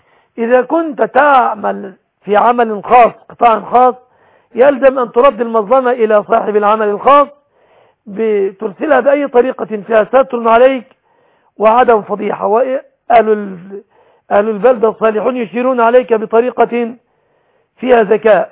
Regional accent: Egypt; بلادنا مصر

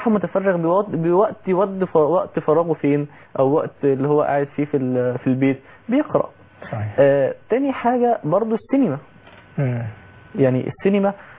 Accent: Egypt

